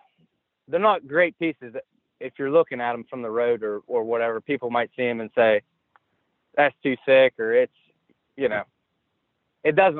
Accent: Waynesburg, Pennsylvania, United States; I'm from Waynesburg, Pennsylvania.

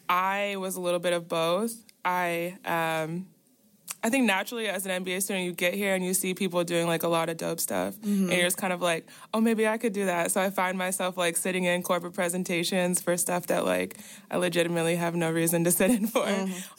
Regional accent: Ohio, United States; moved away; I mentioned I'm from Ohio, so, like, technology does not happen in Ohio. So once I moved out to California, I was like, wow, what is this stuff?

